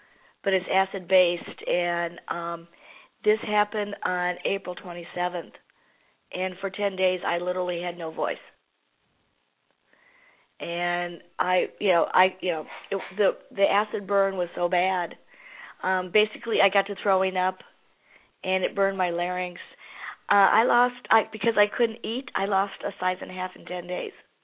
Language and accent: English; Michigan, United States; I'm from Michigan. And Michigan, it was beautiful yesterday, and now it looks like fall.